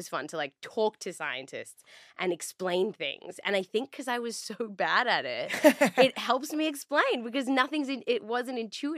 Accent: Melbourne, Victoria, Australia; because now I live in Melbourne, like, back in my hometown

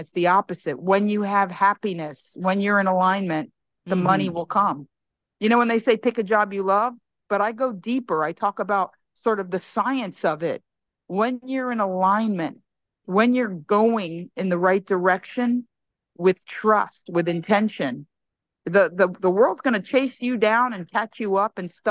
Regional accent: Miami, Florida, United States; I was born and raised in Miami. I jokingly say in my act, the capital of Cuba.

